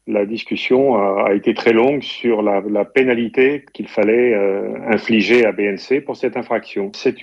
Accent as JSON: {"language": "French", "country": "France", "said": "et moi en tant que Français."}